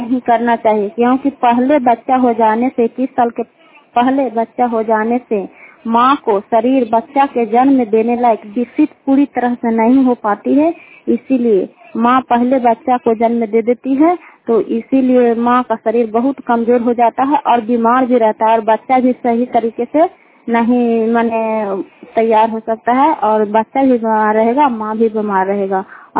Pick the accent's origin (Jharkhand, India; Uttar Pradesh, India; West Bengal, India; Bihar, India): Bihar, India; Kukahariya; कुकहरिया के रहने वाले हैं, रुफाई पंचायत चंडी प्रखंड नालंदा जिला के।